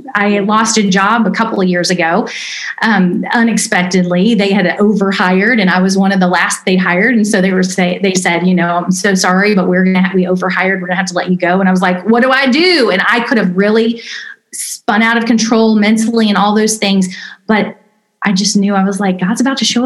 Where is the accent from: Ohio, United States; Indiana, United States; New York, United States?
Indiana, United States; one night only, Goshen, Indiana, which I'm from Indiana.